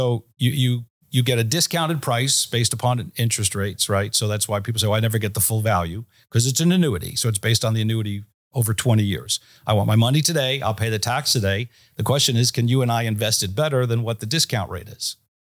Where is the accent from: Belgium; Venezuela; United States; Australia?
United States; New Brunswick, New Jersey; now in Florida, United States; I grew up right outside of Rutgers in the New Brunswick area. So, and then we raised the kids outside of Princeton. For the better part, then we moved to Florida 8 years ago.